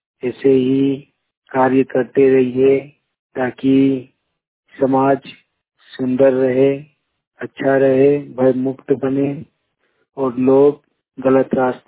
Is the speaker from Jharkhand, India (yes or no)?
yes; Kasmar, Jharkhand, India; ग्राम कसमार छत्ती, पंचायत कसमार, जिला बोकारो, राज्य झारखंड का निवासी हूँ।